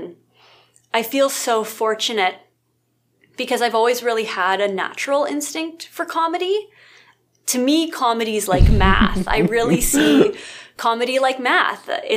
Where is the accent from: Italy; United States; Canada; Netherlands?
Canada; Alberta; And when I was growing up in Alberta, I really just tried to do as many short films and student films and anything I could get my hands on